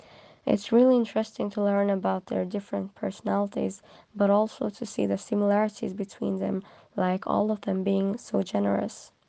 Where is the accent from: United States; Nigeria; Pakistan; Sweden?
Sweden; from Sweden.